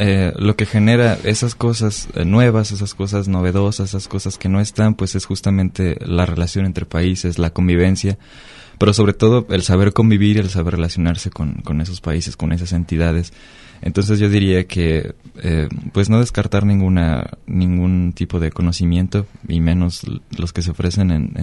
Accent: Mexico; nuestro mundo cultural, como mexicanos

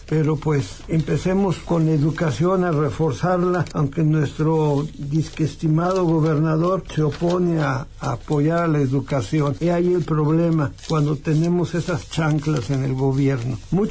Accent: Mexico; ¿qué clase de seres humanos somos los mexicanos que nos matamos entre nosotros como algo normal?

